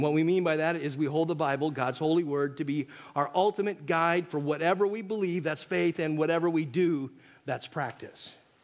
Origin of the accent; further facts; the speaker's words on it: Soap Lake, Washington, United States; growing up in Soap Lake, Washington. That's where my relatives are from.